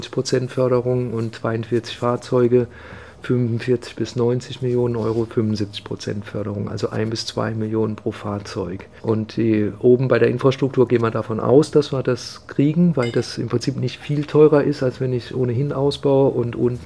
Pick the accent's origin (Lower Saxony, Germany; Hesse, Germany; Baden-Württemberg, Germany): Baden-Württemberg, Germany; Karlsruhe; Und wir sehen uns als Karlsruher immer innovat